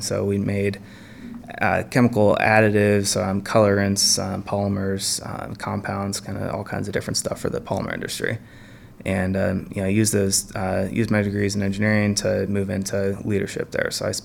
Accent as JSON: {"language": "English", "town": "Powell", "region": "Ohio", "country": "United States", "tie": "born or raised there", "said": "I was born and raised in Columbus, Ohio. Actually, I'm born and raised in Powell, just kind of north of Columbus, just outside of the outer belt."}